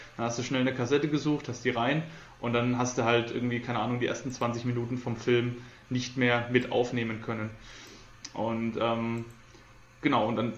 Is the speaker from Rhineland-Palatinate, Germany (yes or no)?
no; Coburg, Bavaria, Germany; das Kino bei uns in Coburg war damals noch, also ist heute auch, aber war damals noch ein Stück weiter außerhalb